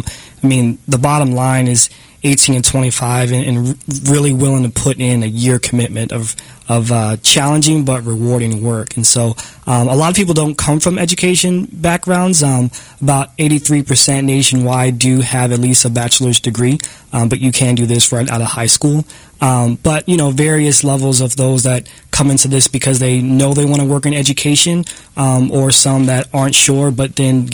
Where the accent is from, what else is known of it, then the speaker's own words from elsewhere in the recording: Kansas City, Missouri, United States; I worked in Chicago, but I am from Kansas City, Missouri. I got to make sure I get my native card in there, proud of my KCMO heritage.